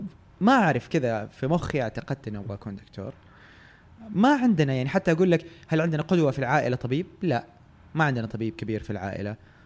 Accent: Jeddah, Makkah Province, Saudi Arabia; now in Riyadh, Saudi Arabia; أنا من أهل جدة، يعني تولدت وتربيت في جدة، لكن الفرص في الرياض، فجات فترة نقلت الرياض، كانت جاتني فرصة جيدة وعشت فيها فترة، بعدين رجعت جدة برضو لفرصة وأسباب عائلية وخاصة، والحين راجع الرياض.

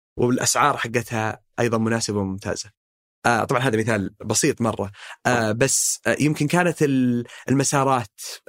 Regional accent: Saudi Arabia; نحن شباب سعوديين

